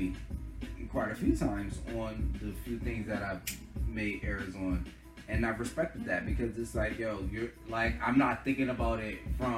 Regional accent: Connecticut, United States; I said, yo, I'm from Connecticut.

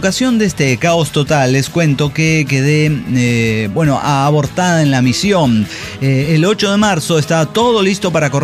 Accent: Manizales, Caldas, Colombia; el cura proxenete y yo somos de Manizales.

